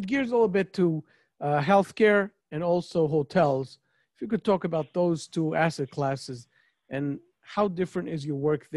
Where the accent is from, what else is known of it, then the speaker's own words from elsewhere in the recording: Brooklyn, New York, United States; now in Israel; And I came from Brooklyn, so I don't know where I picked it up.